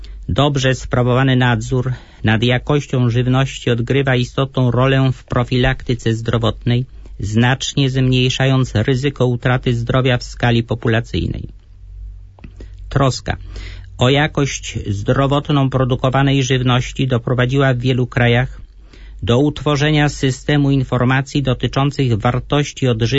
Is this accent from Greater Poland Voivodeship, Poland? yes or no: yes; Borek Wielkopolski, Greater Poland Voivodeship, Poland; Otóż wracam dzisiaj myślą do moich rodzinnych stron, w szczególności do Borku Wielkopolskiego